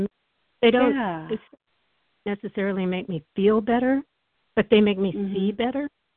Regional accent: New Mexico, United States; From New Mexico. I'm a compulsive overeater recovered in New Mexico.

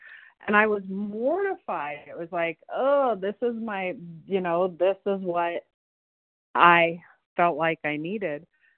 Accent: West Virginia, United States; I'm from West Virginia.

